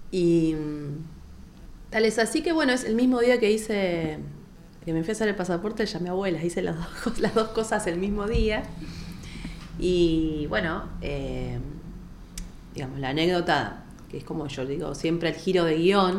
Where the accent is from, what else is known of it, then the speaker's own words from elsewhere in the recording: Ramallo, Buenos Aires Province, Argentina; me voy a ir a mi pueblo, a Ramallo